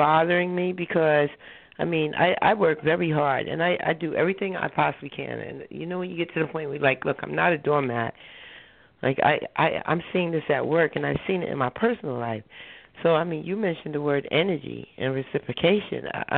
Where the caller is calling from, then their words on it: New Jersey, United States; I'm calling from New Jersey.